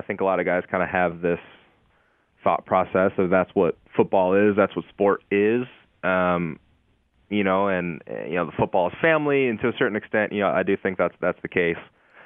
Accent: Midwest, United States; also born or lived in West Coast / South; I've lived on the West Coast. I grew up in the Midwest. I lived in the South for a long time.

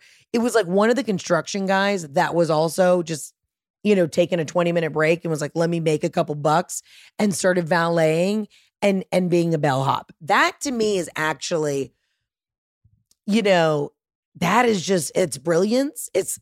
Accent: Georgia, United States; I'm from Georgia. I can say it. They have the Masters.

